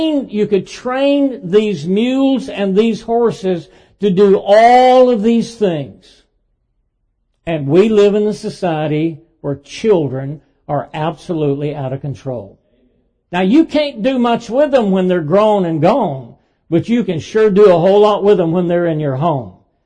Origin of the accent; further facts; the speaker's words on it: Dayton, Tennessee, United States; took place in 1925 in Dayton, Tennessee. That's my hometown.